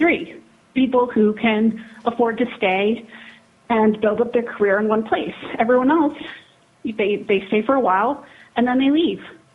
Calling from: Anchorage, Alaska, United States; I am representing myself, and I am calling from Anchorage.

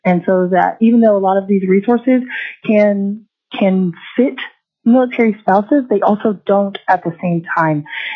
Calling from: Fairbanks, Alaska, United States; I'm calling from Fairbanks.

